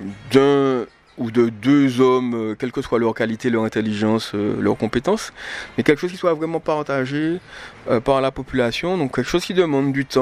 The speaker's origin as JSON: {"language": "French", "country": "Martinique", "tie": "born or raised there", "said": "je suis martiniquais, je suis martiniquais, j'ai grandi, je suis né en Martinique, j'ai grandi en Martinique, j'ai des parents martiniquais, mais j'ai aussi une mère qui est guadeloupéenne, donc j'ai des racines."}